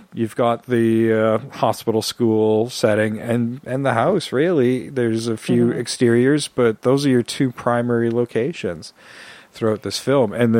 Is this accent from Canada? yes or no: yes; Canada; Yes, I'm Canadian, but I'm not French Canadian, so bear with me.